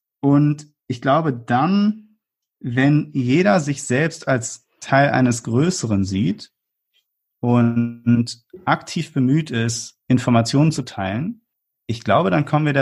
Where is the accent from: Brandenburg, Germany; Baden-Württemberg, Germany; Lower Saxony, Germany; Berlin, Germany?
Berlin, Germany; Und als gebürtiger Berliner muss ich ja immer sagen, das holt mich dann ein bisschen zurück in meine Heimatstadt.